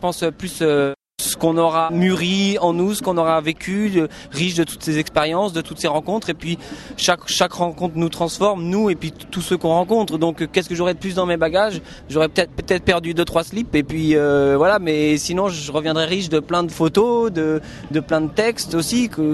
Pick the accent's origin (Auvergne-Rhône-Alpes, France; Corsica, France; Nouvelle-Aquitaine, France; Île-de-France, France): Auvergne-Rhône-Alpes, France; Barreau; Je viens de Barreau, un petit village dans l'Isère, entre Chambéry et Grenoble.